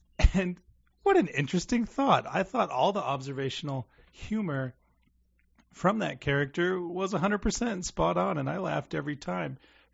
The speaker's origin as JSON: {"language": "English", "region": "California", "country": "United States", "tie": "born or raised there", "said": "I grew up in California. I've been on the BART train."}